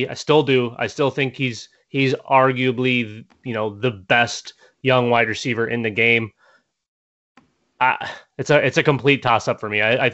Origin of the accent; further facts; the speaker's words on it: Minnesota, United States; And again, for anyone listening that maybe isn't sure, I am from Minnesota.